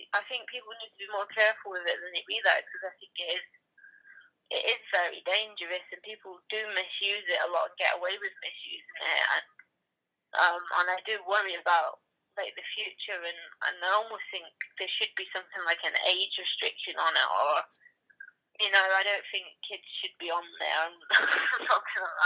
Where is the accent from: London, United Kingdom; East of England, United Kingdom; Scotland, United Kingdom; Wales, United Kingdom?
Scotland, United Kingdom; It's being Scottish is a nightmare.